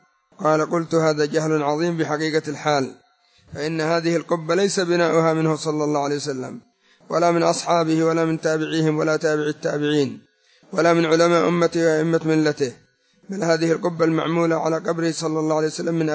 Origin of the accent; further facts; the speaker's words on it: Yemen; فمثلا عندنا في اليمن مع توافر الشيعة ومع كثرة الشيعة قد وجد من ينكر عليهم